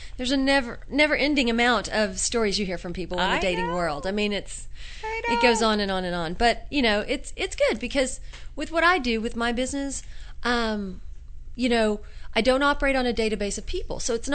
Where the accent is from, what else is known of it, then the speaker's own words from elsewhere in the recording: Memphis, Tennessee, United States; I have my family, I'm from Memphis, and you know, my cousins live in Mississippi and Tennessee